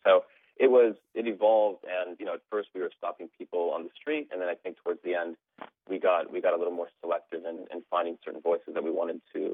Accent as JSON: {"language": "English", "region": "Ohio", "country": "United States", "said": "although I'm from Ohio"}